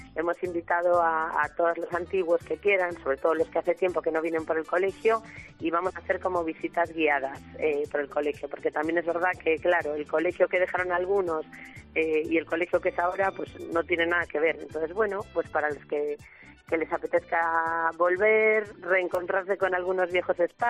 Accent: Spain; aparte ya sabes cómo somos los españoles

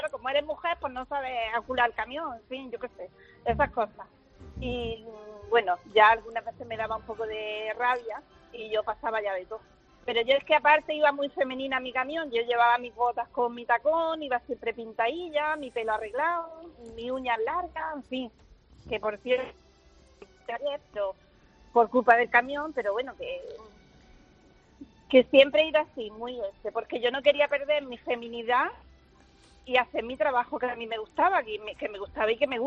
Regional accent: Almería, Andalusia, Spain; yo soy de aquí de Almería

